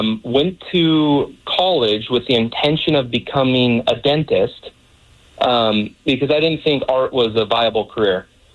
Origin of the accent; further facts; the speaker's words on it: Seattle, Washington, United States; No. I grew up in Seattle